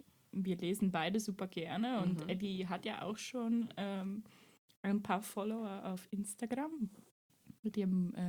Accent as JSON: {"language": "German", "country": "Switzerland", "said": "Ich komme aus der Schweiz."}